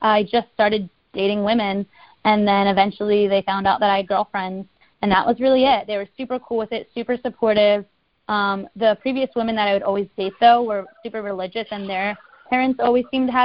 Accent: Philadelphia, Pennsylvania, United States; Philadelphia, outside of Philadelphia, Pennsylvania.

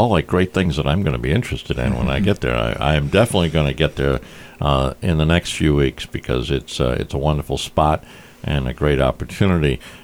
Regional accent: Rhode Island, United States; A lot of people ask me from different parts of the country when they find out I'm from Rhode Island, they say, oh, lobster.

